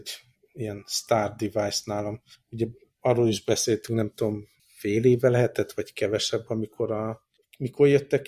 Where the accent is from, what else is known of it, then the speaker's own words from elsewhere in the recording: Hungary; mint európai, és mint magyar, és nekem a család, ami a legfontosabb karácsonykor